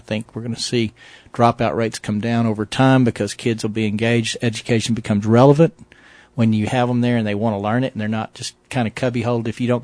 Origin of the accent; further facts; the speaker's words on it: Sweetwater, Texas, United States; You know, I grew up in Sweetwater, Texas. I had four other brothers and sisters in the household